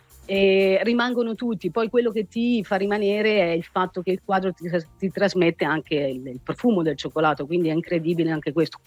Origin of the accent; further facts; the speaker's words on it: Arezzo, Tuscany, Italy; accent: Tuscan; Solo leggermente di Arezzo.